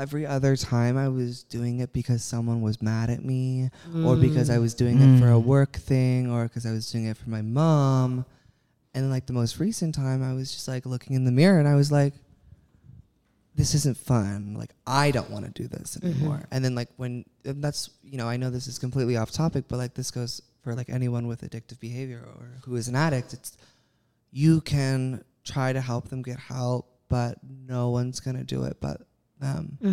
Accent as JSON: {"language": "English", "region": "California", "country": "United States", "tie": "born or raised there", "said": "I was born and raised in California, so."}